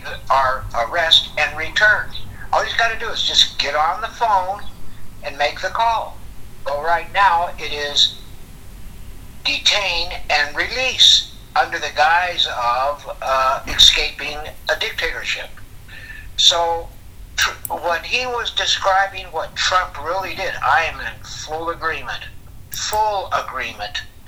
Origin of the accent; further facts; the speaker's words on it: El Paso, Texas, United States; Because I'm from El Paso, Texas, I know the border somewhat, okay?